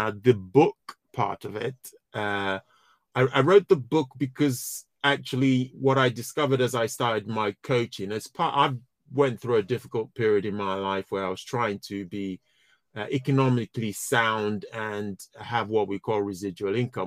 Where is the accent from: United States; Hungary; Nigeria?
Nigeria; moved away as an adult; now in United Kingdom; We all went back to Nigeria in the early 1970s. I grew up pretty much in Nigeria, experienced the good and the not so good of that kind of how things were back then. And then I came back to the UK late 1980s, 1988 actually